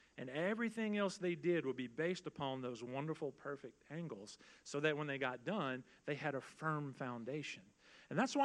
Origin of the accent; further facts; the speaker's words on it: Bond, Mississippi, United States; I grew up in Bond because I'm not Cajun. I'm nowhere near that. I am just a good old redneck from Bond Community.